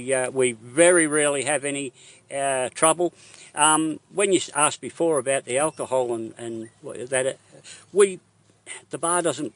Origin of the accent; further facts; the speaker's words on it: Nanango, Queensland, Australia; I'm from Nanango